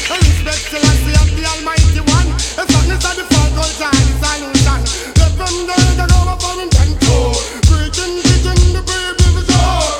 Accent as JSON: {"language": "English", "country": "Jamaica", "said": "I'm here from Jamaica, for in 10-4."}